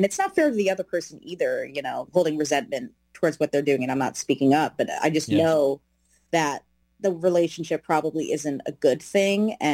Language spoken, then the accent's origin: English; New Jersey, United States; moved away as an adult; now in Los Angeles, United States; especially moving to a brand new city, I'm from New York, or from New Jersey, New York. I moved to Los Angeles in 2018.